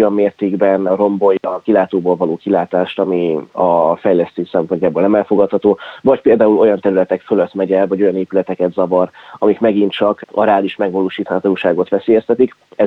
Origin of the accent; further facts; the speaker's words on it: Miskolc, Borsod-Abaúj-Zemplén, Hungary; Én mivel Miskolcon születtem, és itt is tanultam egészen az egyetemig